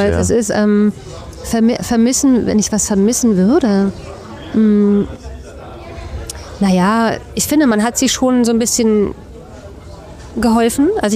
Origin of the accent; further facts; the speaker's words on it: Berlin, Germany; Da bin ich aufgewachsen, habe die ganze Zeit in Prenzlauer Berg gelebt, dann später in Mitte